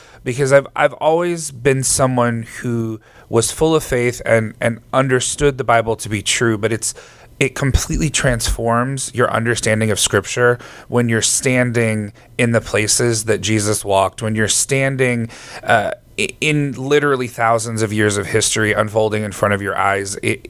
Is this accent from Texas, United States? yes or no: yes; Texas, United States; So I grew up in Texas. My parents are pastors of a non-denominational church a little bit north of the Fort Worth, Dallas area.